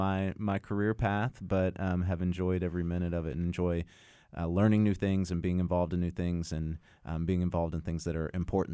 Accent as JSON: {"language": "English", "town": "Amarillo", "region": "Texas", "country": "United States", "tie": "born or raised there", "also_born_or_lived": "Dallas", "said": "Well, I'm originally from Amarillo, so I'm a native Texan. Grew up there. I was born in Dallas. My extended family lives there, but grew up in Amarillo."}